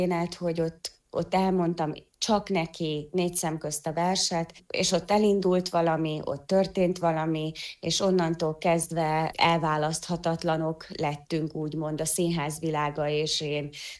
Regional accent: Nagymuzsaly, Zakarpattia Oblast, Ukraine; amikor én 10 éves voltam, akkor Nagy Muzsajban születtem, és ott Vinyánszky Éva néni elindított egy gyermekstúdiót.

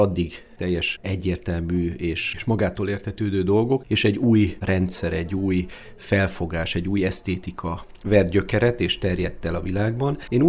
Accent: Miskolc, Borsod-Abaúj-Zemplén, Hungary; Lenyűgözve álltam és hallgattam a templomi orgonát otthon Miskolcon, abban a templomban, ahova jártam

